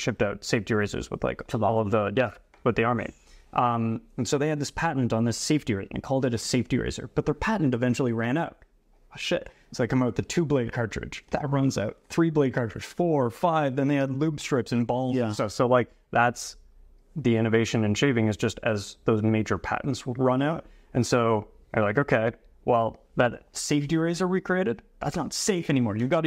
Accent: Canada; I mean, I'm Canadian and you're Australian

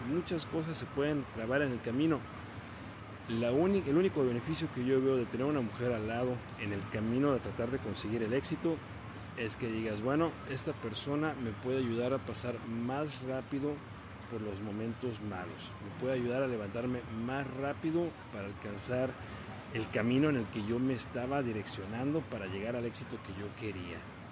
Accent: Playa del Carmen, Quintana Roo, Mexico; now in Sacramento, United States; son las 2:30 de la mañana aquí en Sacramento, lo que significa que en mi tierra, en Playa del Carmen, son las 5:30 de la mañana

